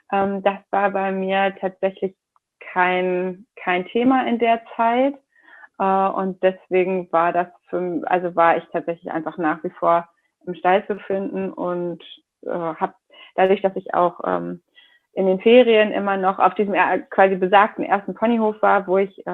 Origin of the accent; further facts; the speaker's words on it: Schleswig-Holstein, Germany; moved away; also born or lived in Berlin; Da sind wir dann nach Schleswig-Holstein, so mittig Schleswig-Holstein, mitten auf dem Dorf gezogen. Und das ist auch so gefühlt quasi meine Heimat da. Schleswig-Holstein, da, wie gesagt, mitten auf dem Dorf haben wir gewohnt.